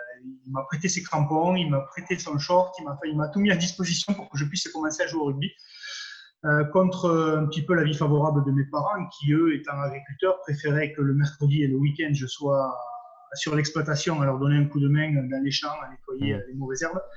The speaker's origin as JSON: {"language": "French", "town": "L'Isle-Jourdain", "region": "Occitanie", "country": "France", "tie": "born or raised there", "said": "Je suis né à l'Île-Jourdain. C'est aux portes de Toulouse. C'est côté est du Gers. Donc je suis né à l'Île-Jourdain. J'ai fait mes études à l'Île-Jourdain parce que mes parents étaient agriculteurs à l'Île-Jourdain."}